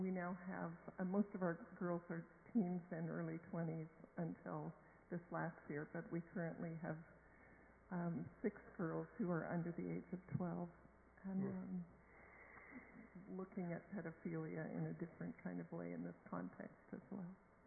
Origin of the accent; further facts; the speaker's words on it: Laos; they live in the house where we were raised in Laos, in our community in Laos.